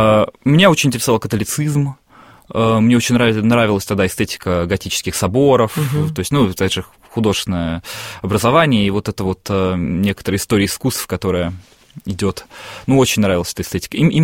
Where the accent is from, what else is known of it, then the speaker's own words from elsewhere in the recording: Russia; born there; я же родился в России, я же родился тут